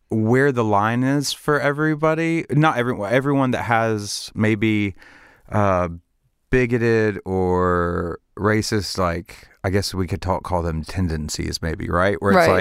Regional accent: the South, United States; I feel like we get wrongly stereotyped as people just because we're from the South, right?

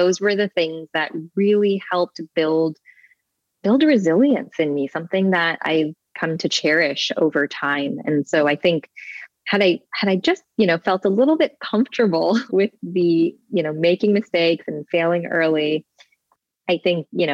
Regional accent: Toronto, Ontario, Canada; growing up in Malvern in Toronto, I didn't.

